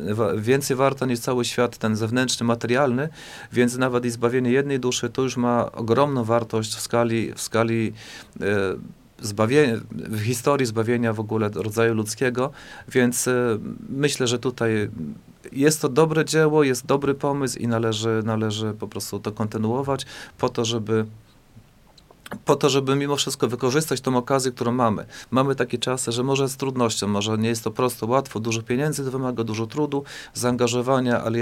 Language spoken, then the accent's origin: Polish; Lemko Region, Poland; mianowicie sam pochodzę z Łękowszczyzny.